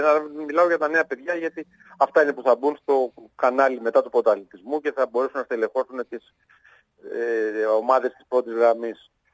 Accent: Patras, Western Greece, Greece; να δημιουργώ και προϋποθέσεις να μένουν και τα παιδιά στην πόλη μου

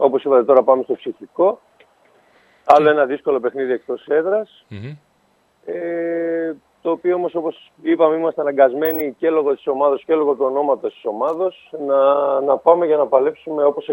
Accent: Thessaloniki, Central Macedonia, Greece; εγώ είμαι από Θεσσαλονίκη.

